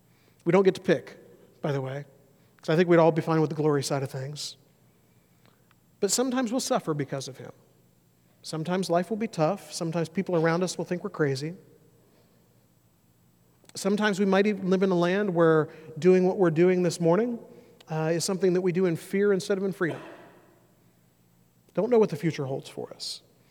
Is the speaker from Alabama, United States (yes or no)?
yes; Mobile, Alabama, United States; I grew up in Mobile, Alabama. We were a 2.5-hour drive from New Orleans.